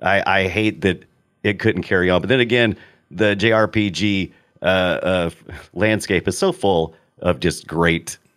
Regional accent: United States; because I'm an American and the localization of the story, was... retooled for me.

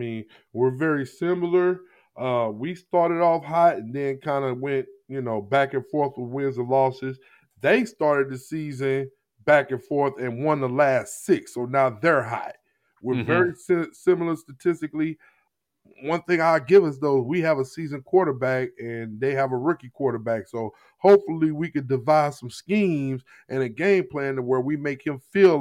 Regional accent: Jennings, Missouri, United States; Close to it. I grew up in Jennings, Missouri.

